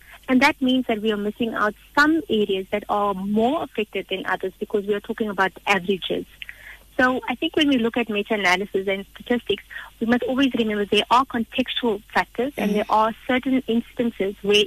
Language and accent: English; South Africa; for us as a South African population